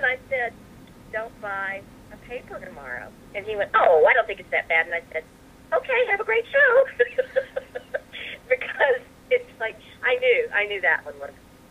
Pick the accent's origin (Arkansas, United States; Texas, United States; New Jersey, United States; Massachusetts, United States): Texas, United States; Houston; Well, if you want to know, honestly, I'm a Texan, and I grew up in Houston, I mean, the Houston area, and I knew.